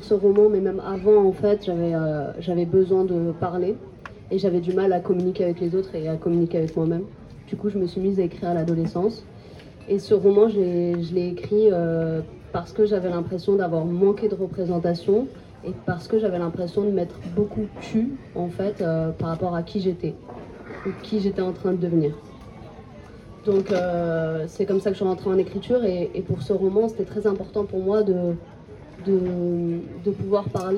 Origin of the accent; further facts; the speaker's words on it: Clichy-sous-Bois, Île-de-France, France; je viens de Clichy-sous-Bois et je suis pas la personne que vous pensez que je suis.